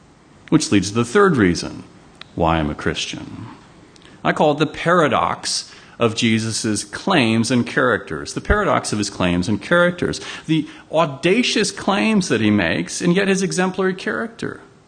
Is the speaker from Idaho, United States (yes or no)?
no; Chicago, Illinois, United States; If he called a press conference in my hometown, Chicago, where he's from